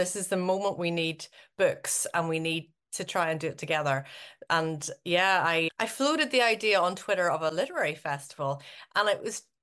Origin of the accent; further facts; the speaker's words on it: Northern Ireland, United Kingdom; now in Glasgow, United Kingdom; I currently live in Glasgow, as you said, but I'm from Northern Ireland originally, but I've lived away for about 20 years. I live just beside a river here in Scotland and just outside the city of Glasgow.